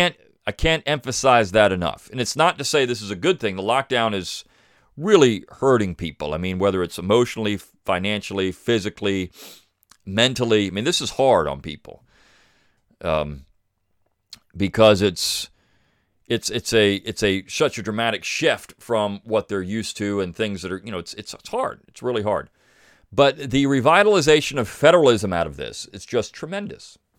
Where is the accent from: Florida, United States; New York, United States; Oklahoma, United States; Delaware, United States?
Delaware, United States; I grew up in Sussex County.